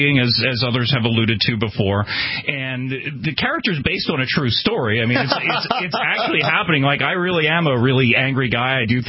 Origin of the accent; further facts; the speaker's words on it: New York, United States; I'm from New York, dude. I mean, I can open carry a gun here.